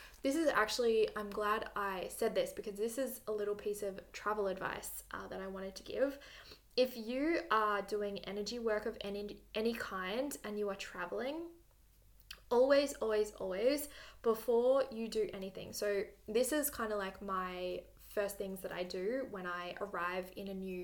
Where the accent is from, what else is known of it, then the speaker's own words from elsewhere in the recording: Australia; just because I am an Australian and I have been to Bali a few times.